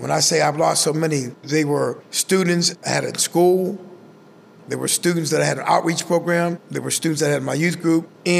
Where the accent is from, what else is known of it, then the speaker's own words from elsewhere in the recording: Swissvale, Pennsylvania, United States; also born or lived in Homewood; I'm actually from Homewood, and I grew up in Swissville.